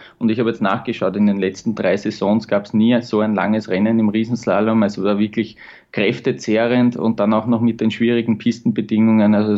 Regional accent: Austria; und das sage ich auch als Österreicher

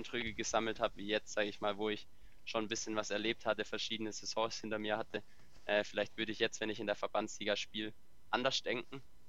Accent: Baden-Württemberg, Germany; ich komme ja aus Württemberg

